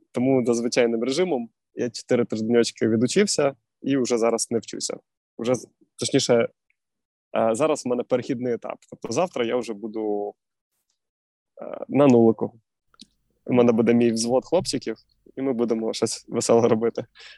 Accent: Kaniv, Cherkasy Oblast, Ukraine; Я з Черкаської області, я призивався в тому військкоматі, мобілізувався, в якому я з Канева, там, де я прописаний.

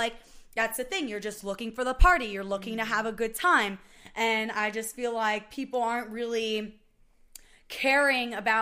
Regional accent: Atlantic City, New Jersey, United States; I was born in Atlantic City, New Jersey.

